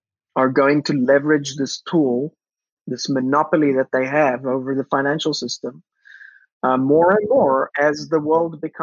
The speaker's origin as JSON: {"language": "English", "country": "South Africa", "tie": "born or raised there", "said": "I grew up in South Africa, and my family wanted to leave the country in the early 90s"}